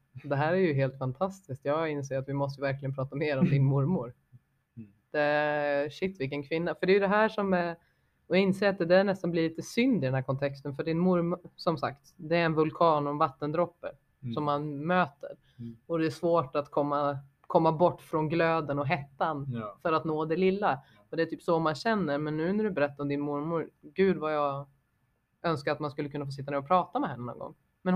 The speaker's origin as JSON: {"language": "Swedish", "country": "Sweden", "tie": "born there", "said": "jag är född i Sverige. Min mamma och pappa är född i Sverige. Deras föräldrar är födda i Sverige. Det är Sverige."}